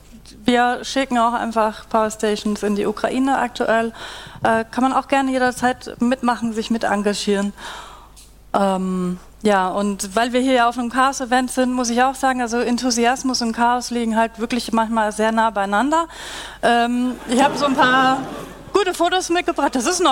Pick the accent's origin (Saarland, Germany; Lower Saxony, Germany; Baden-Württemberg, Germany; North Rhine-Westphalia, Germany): Baden-Württemberg, Germany; Freiburg; Und zwar habe ich ein Beispiel mitgebracht aus meiner Heimat, nämlich aus Freiburg.